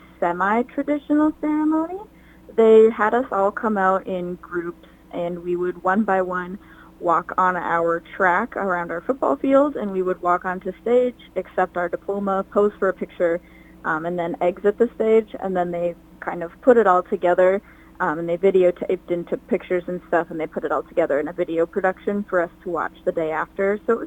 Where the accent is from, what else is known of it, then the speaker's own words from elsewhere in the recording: Litchfield, United States; I love my hometown, and I'm sure everybody says that, but I just have so much appreciation for my hometown